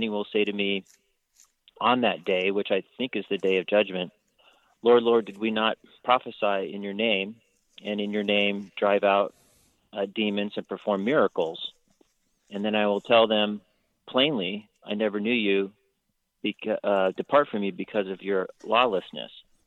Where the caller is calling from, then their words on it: Santa Cruz, California, United States; I'm calling actually from Santa Cruz area.